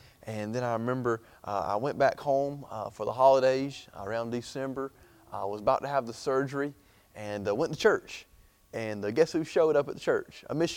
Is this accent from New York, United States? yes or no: no; Hartwell, Georgia, United States; also born or lived in Anderson, South Carolina; And but I was born in Anderson, just grew up over there right across the border in Hartwell.